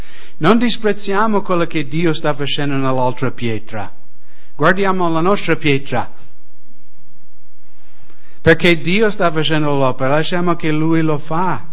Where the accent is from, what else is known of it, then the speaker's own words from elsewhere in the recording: United States; Italian is a second language; veramente vengo dagli Stati Uniti